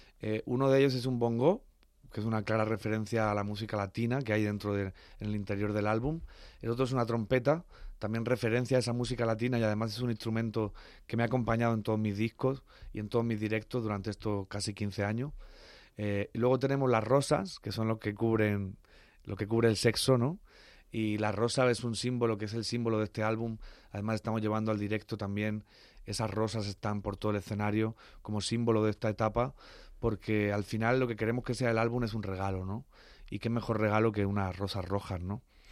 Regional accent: Spain; Ese canalleo que también llevamos muy implícito los que somos del sur de España

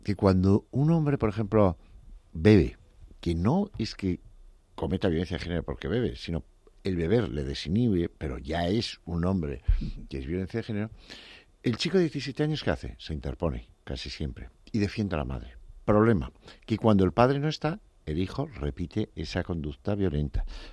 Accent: Pamplona, Navarre, Spain; van a mi tierra, a Pamplona, en los Sanfermines

